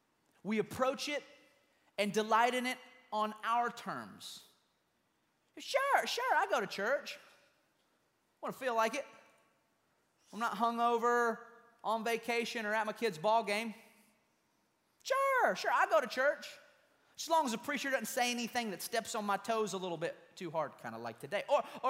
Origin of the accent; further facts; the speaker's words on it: United States; I'm American. I only know one language, American, right?